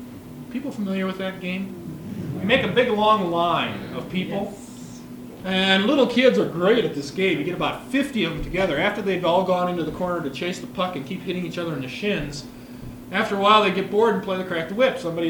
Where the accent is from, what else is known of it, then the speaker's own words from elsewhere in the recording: Minnesota, United States; When I was growing up in Minnesota, I started playing a lot of hockey.